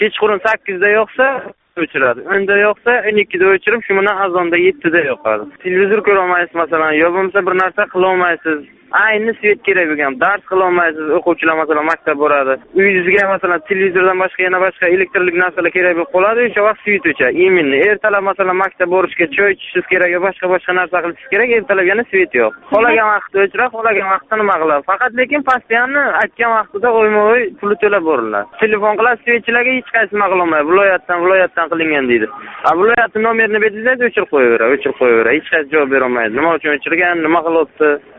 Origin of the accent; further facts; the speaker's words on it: Kokand, Fergana Region, Uzbekistan; now in Kazakhstan; asli biz Qo'qondanmiz, Beshariq tumanidan Qozog'istonga keldikda ishlagani.